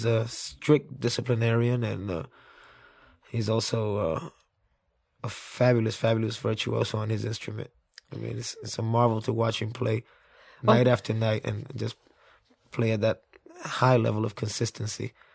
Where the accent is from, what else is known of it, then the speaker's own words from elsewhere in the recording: New York City, New York, United States; born there; I was born in Manhattan.